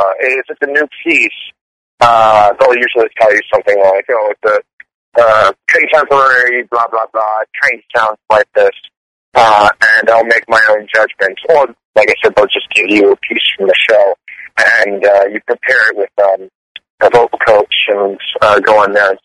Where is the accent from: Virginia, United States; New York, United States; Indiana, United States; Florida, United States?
Virginia, United States; Petersburg; I grew up in Petersburg, Virginia, and okay.